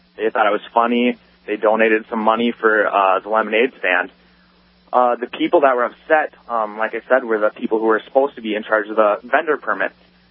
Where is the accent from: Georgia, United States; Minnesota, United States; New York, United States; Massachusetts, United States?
Minnesota, United States; Avon; I'm from Avon, Minnesota. Kind of where Garrison Keillor started his Lake Wobegon Trail, Prairie Home Companion, that kind of thing.